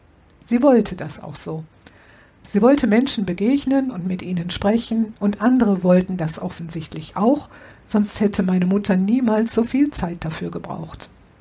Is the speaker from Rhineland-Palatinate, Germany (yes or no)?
yes; Rhineland-Palatinate, Germany; Ich bin in einem Dorf in Rheinland-Pfalz groß geworden. Während meiner Kindheit und Jugendzeit hatte der Ort 1600 Einwohnerinnen und Einwohner.